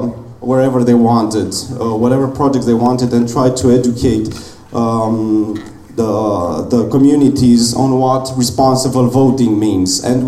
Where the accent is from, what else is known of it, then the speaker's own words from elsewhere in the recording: Romania; I come from Romania and I represent the Pro Democracy Association.